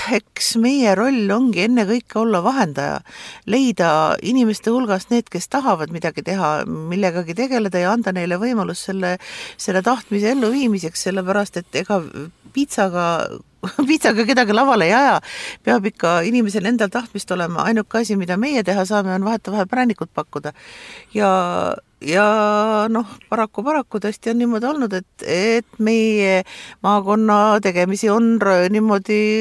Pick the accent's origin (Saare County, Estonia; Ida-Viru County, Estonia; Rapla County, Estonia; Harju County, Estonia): Saare County, Estonia; oleme uhkusega saarlased